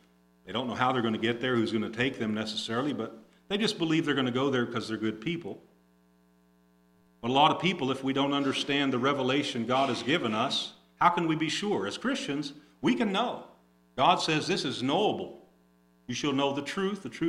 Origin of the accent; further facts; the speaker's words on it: Oklahoma, United States; I didn't know any better. I was naive. I was from Oklahoma, didn't know much about anything.